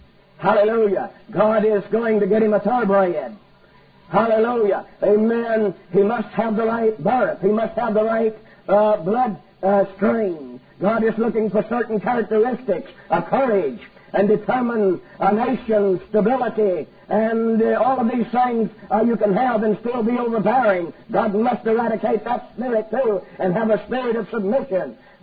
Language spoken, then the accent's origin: English; Texas, United States; I come from East Texas. I was born and raised there at the little town where I live.